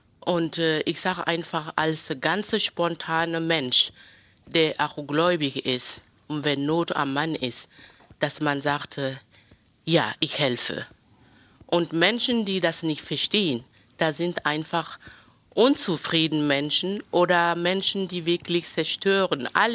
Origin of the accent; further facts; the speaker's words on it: Mali; German is a second language; now in Germany; Ich komme aus Mali und ich sehe momentan, wie mein Land in Untergrund geht.